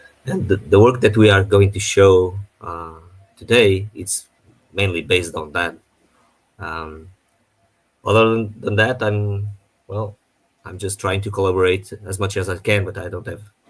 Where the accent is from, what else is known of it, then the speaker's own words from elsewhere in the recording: Portugal; English is a second language; I'm from Portugal, and I've been around QGIS from a while.